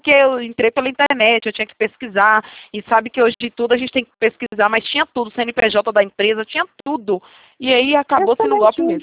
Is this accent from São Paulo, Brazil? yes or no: yes; São Paulo, Brazil; eu só não sou de Brasília, sou de São Paulo